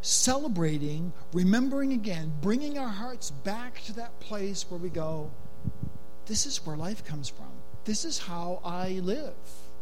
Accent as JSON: {"language": "English", "country": "Canada", "tie": "born or raised there", "said": "growing up in Canada, communion, I don't know why I had this impression"}